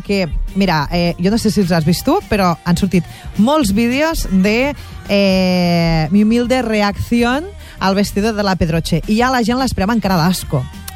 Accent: Catalonia, Spain; soc catalana i a Catalunya no s'ha utilitzat tant

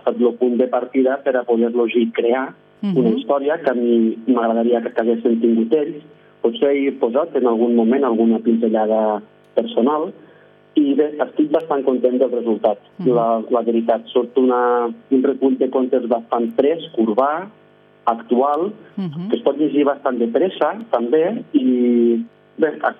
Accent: Tortosa, Catalonia, Spain; now in Barcelona, Spain; jo soc de Tortosa, però visc a Barcelona

